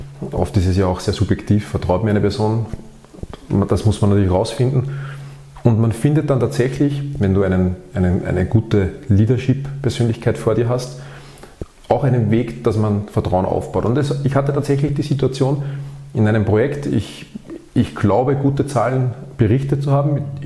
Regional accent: Austria; ich komme aus der Alpenrepublik. Also ich bin ja in den Bergen zu Hause, nicht wirklich am Rand der Berge.

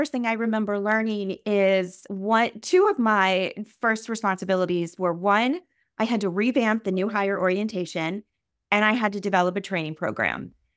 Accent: Maryland, United States; I am from the East Coast, from Maryland. We're a big water state. We are the Chesapeake Bay right in the middle of us. And I grew up on the Bay, and I just had a love of the water.

